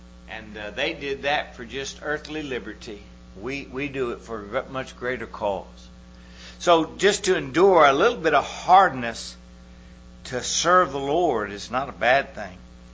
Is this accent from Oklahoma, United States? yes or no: no; Texas, United States; You know, I'm from Texas.